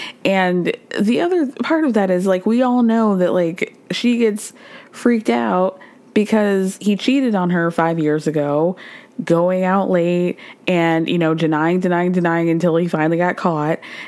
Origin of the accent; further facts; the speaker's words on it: New York, United States; But I got to say, like, as a New Yorker